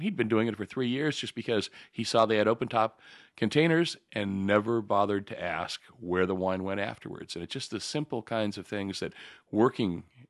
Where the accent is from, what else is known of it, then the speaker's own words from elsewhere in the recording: Santa Ynez Valley, California, United States; when I was growing up in the San Ynez Valley